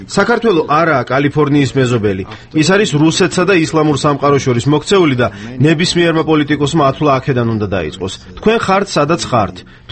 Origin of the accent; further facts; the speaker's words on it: Sweden; მე თავად შვედეთიდან ვარ და შვედეთი წლებია ევროკავშირის წევრია.